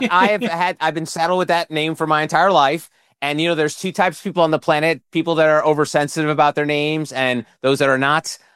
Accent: New Jersey, United States; growing up in New Jersey with zero connections to Hollywood or show business or media in general, I just did what I could do. So what I started was I went to a state college in New Jersey called William Patterson.

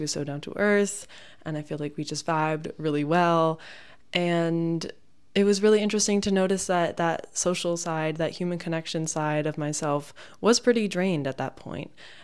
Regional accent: United States; now in Paris, France; because I'm American and I don't live here and I'm not local. But I wanted to do something about the fact that I don't speak French.

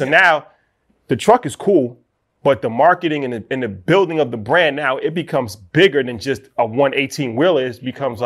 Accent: New York, United States; We're from New York, so we're not into trucking.

